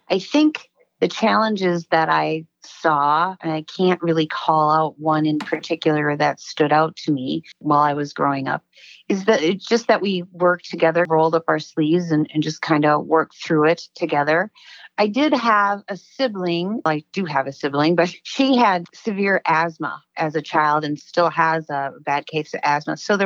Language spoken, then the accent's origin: English; St. Paul, Minnesota, United States; I grew up in St. Paul. I attended St. Luke's Catholic School until I was in third grade.